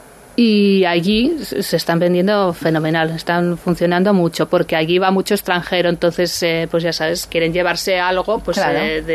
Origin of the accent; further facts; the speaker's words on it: San Sebastián, Basque Country, Spain; como soy donostiarra, pues algo tendré ahí metido